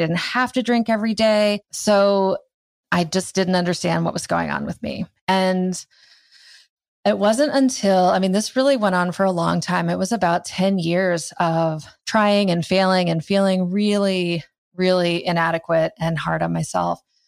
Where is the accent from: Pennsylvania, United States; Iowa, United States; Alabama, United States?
Iowa, United States; I grew up in Iowa, so there wasn't a whole lot going on there.